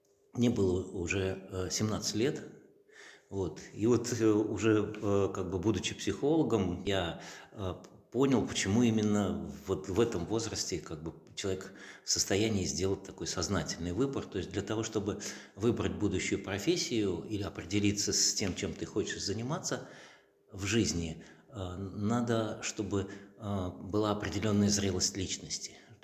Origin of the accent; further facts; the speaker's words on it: Armavir, Krasnodar Krai, Russia; also born or lived in Saratov / Volsk; Я родился в Саратове. Вот. Но потом как-то мы переезжали. Я жил в Вольске, тоже в Саратовской области. Там в школе учился. А потом я жил в городе Армавире, Краснодарского края. И там вот, в общем-то, окончил школу, оттуда и в армию ушел.